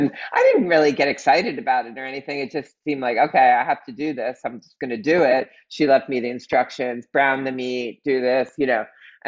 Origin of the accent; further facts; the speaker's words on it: Pennsylvania, United States; Outside of Philadelphia.